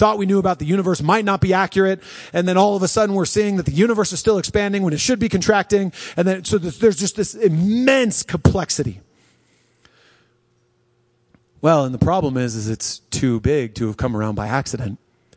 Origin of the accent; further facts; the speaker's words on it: Colorado Springs, Colorado, United States; Because, of course, I grew up here. I always knew about Pikes Peak. And then I go to college and I said I was from Colorado Springs.